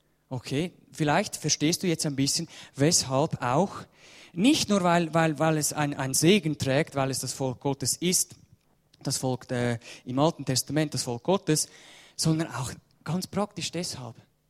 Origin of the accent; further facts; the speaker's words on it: Switzerland; Wir als Schweizer, wir haben auch diese Kultur.